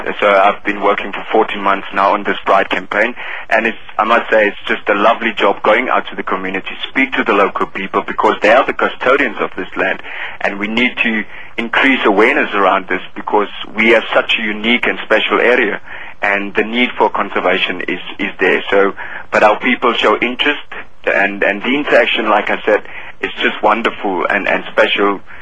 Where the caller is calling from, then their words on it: Steinkopf, Northern Cape, South Africa; I'm calling from South Africa, actually from a small town called Steinkopf. And this town is actually bordering Namibia in the north and has a population density of about 8,500 people. So it's actually a very small little town.